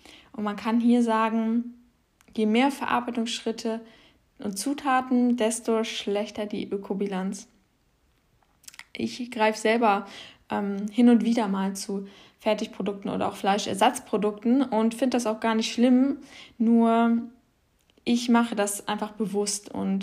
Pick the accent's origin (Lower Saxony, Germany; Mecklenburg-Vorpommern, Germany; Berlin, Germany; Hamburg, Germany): Hamburg, Germany; Und ich komme ja aus Hamburg und für mich ist im Idealfall regional das Umland von Hamburg